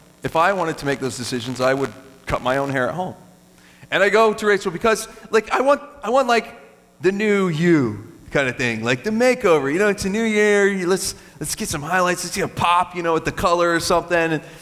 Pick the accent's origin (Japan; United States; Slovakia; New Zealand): Japan; I grew up in Japan